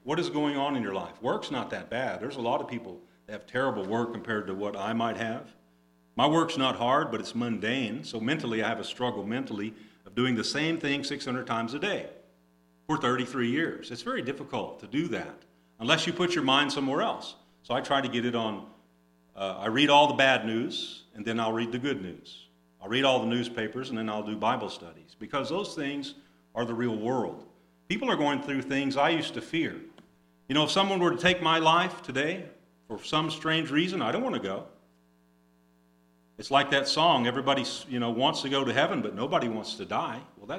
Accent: Oklahoma, United States; I didn't know any better. I was naive. I was from Oklahoma, didn't know much about anything.

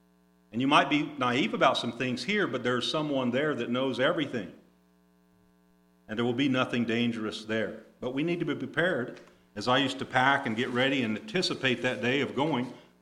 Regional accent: Oklahoma, United States; I didn't know any better. I was naive. I was from Oklahoma, didn't know much about anything.

